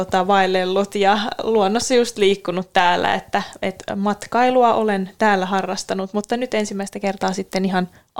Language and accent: Finnish; Hämeenlinna, Kanta-Häme, Finland; also born or lived in Helsinki; olen Helsingistä itseni pakannut tänne Lappiin ja niin tosiaan alun perin on Hämeenlinnasta kotoisin